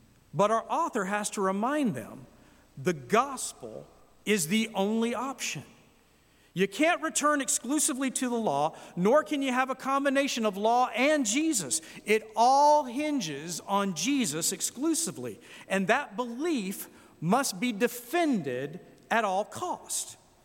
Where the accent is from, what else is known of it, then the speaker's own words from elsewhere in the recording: United States; how grateful I am to have been born and raised in the United States. Now, I have lived outside the United States, and I've traveled the world extensively